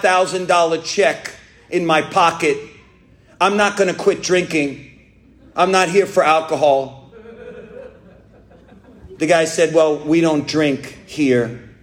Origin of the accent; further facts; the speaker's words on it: New York, United States; I'm from New York. We go down to Florida all the time.